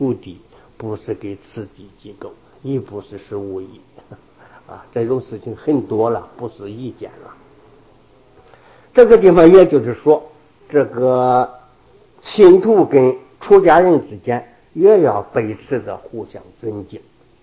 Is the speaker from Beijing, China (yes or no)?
no; Henan, China; 比如说我的家乡是河南